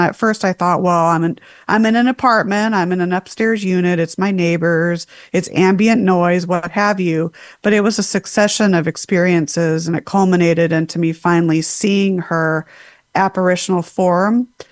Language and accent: English; Huntington Beach, California, United States; born there; also born or lived in Las Vegas; So I was born in Huntington Beach, and then my I'm an only child. And so then my parents and I moved out to Las Vegas for a few years.